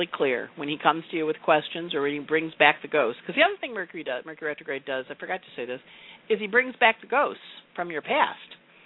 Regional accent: Redding, California, United States; born there; I was born on September 11th, 1987, time 11:46 in Redding, California.

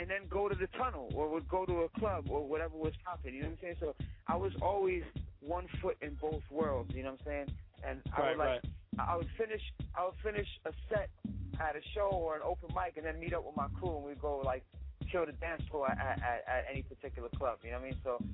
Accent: Jersey City, New Jersey, United States; And I grew up in Jersey City, so that was, you know, that's a hop, skip, and a jump from Manhattan, and it's right there.

